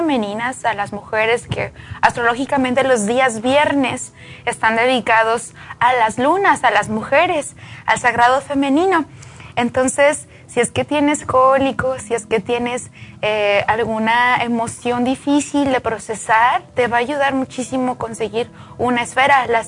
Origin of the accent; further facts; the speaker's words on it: Jerez, Zacatecas, Mexico; yo vengo de Zacatecas, Jerez, Zacatecas